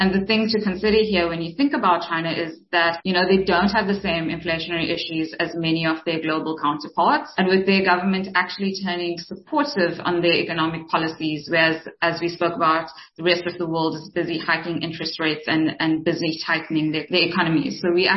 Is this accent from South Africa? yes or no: yes; South Africa; You know, as a South African investor, I guess the question for most people are going to be what has been the impact on South African markets